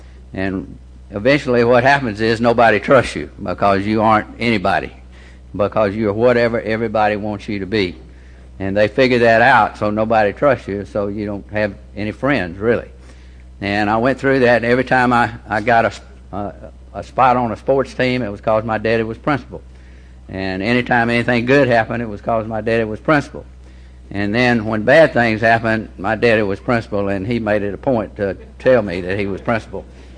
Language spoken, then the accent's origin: English; Columbus, Georgia, United States; born there; I was born in Columbus, Georgia on July 31st, 1935. I just celebrated my 70th birthday